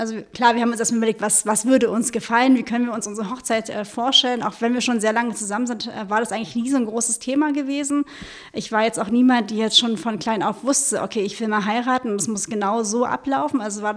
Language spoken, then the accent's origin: German; Berlin, Germany; ich bin 39 Jahre alt, komme aus Berlin. Jan und ich sind seit 22 Jahren zusammen. Wir kommen beide aus Berlin, leben in Berlin